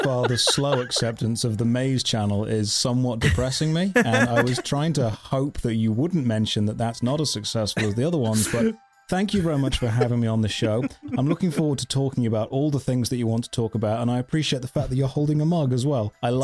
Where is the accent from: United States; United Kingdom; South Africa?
United Kingdom; I'm British, so we have to legally bring tea over to America whenever we do anything.